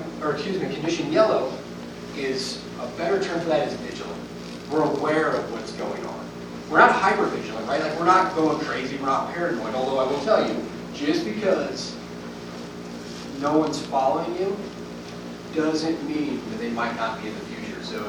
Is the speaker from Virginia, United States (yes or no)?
no; Iowa, United States; I'm a guy from Iowa, first time really in the mountains.